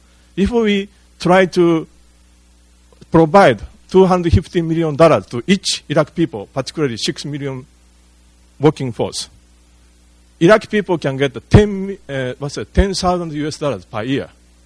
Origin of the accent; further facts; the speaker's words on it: Kyoto, Japan; English is a second language; I'm a former visiting fellow of Brookings. I come from Kyoto, Japan.